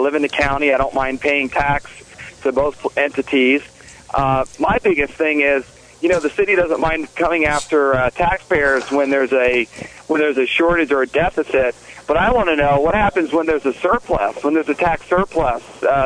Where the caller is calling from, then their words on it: Charlottesville, Virginia, United States; I'm calling from Charlottesville.